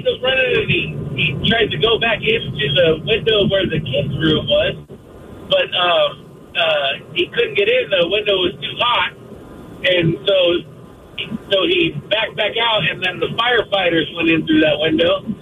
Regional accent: Centralia, Washington, United States; now in Denver, United States; So I'm from Centralia, but I moved to Denver, Colorado about 15, 20 years ago with a girl

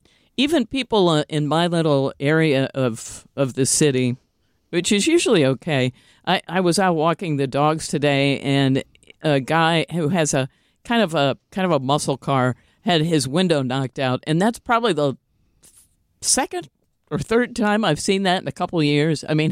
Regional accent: St. Charles, Missouri, United States; if you said, oh, I'm from St. Charles, no one knows what that means in the rest of the country.

